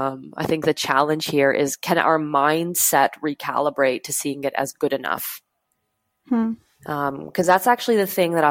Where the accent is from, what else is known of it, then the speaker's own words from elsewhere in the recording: Edmonton, Alberta, Canada; now in Montreal, Canada; I'm originally from Edmonton, Alberta. I'm working out of Montreal, Quebec.